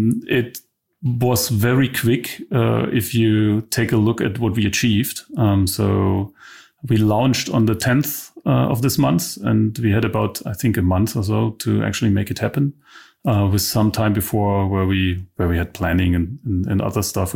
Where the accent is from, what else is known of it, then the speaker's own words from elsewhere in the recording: Germany; English is a second language; So I'm from East Germany.